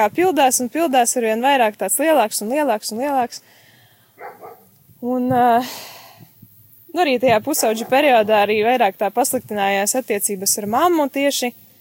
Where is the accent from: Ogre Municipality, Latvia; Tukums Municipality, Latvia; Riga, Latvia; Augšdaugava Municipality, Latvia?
Augšdaugava Municipality, Latvia; Eglaine; Man šobrīd ir 25 gadi. Es nāku no Eglainas pagasta.